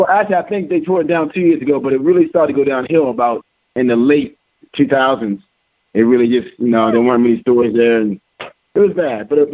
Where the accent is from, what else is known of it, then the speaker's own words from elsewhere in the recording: Baltimore, Maryland, United States; No, I was born in Baltimore, Maryland.